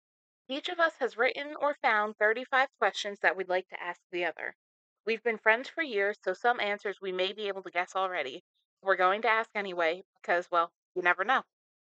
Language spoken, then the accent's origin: English; New Jersey, United States; So, I grew up in a suburb of New Jersey. I don't want to say the exact one